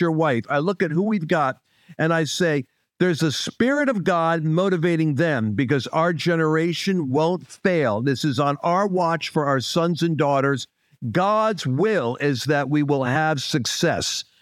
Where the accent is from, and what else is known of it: United States